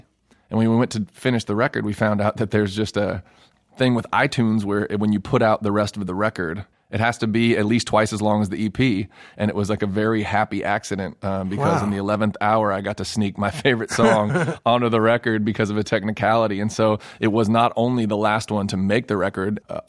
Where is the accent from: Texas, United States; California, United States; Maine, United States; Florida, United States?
California, United States; Los Angeles; the coolest time that's happened was when I got to go back and play my hometown. A couple months back, we played the Hollywood Bowl.